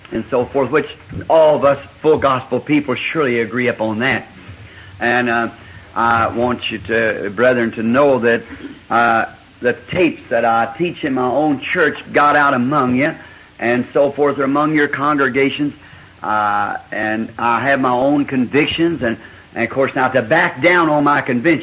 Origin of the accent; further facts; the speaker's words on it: Ireland; I'm an Irishman by birth, the first birth, a Jew by second